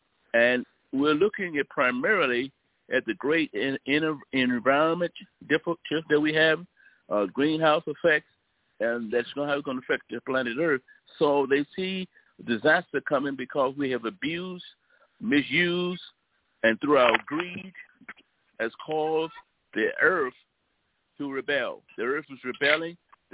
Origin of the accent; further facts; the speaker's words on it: Mississippi, United States; now in Chicago, United States; For a little while, the 18 years of my life, I was raised in the Deep South, a place called Mississippi. By the way … I'm right now in Chicago, the Windy City.